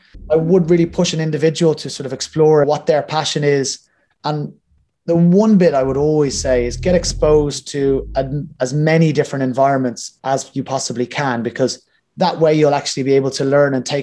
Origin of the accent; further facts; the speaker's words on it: Ireland; I mean, being Irish, when I was going through the education system, there was never any sports nutrition qualifications here.